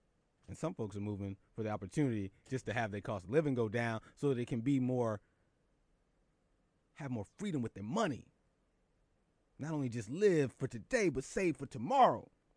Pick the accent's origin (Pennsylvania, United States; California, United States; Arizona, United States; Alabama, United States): Pennsylvania, United States; Philadelphia; now in New York City, United States; I grew up in Philly. Shout out to the city of brotherly love.